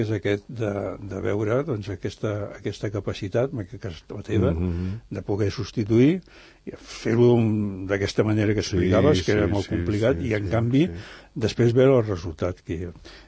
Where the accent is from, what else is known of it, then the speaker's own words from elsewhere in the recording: Barcelona, Catalonia, Spain; Jo soc de Gràcia.